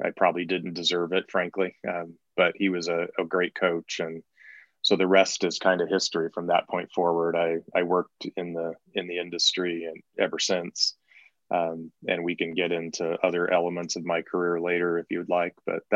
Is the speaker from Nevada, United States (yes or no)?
yes; Nevada, United States; I grew up in Nevada, so I was very familiar with the industry